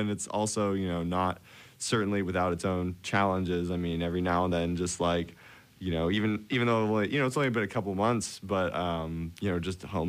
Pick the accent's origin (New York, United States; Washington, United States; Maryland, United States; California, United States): Washington, United States; I grew up on the Olympic Peninsula in Washington, which is home to the Olympic National Park and a lot of really fantastic outdoor wild places